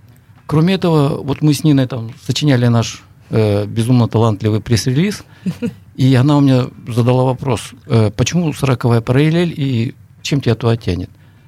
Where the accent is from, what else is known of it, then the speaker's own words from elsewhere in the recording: Crimea, Ukraine; Во-первых, я детство провел в Крыму.